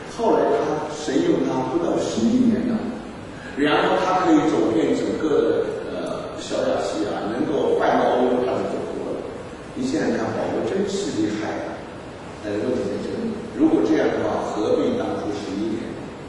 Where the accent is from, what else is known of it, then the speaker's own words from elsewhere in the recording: Taiwan; 所以我觉得我是台湾人啊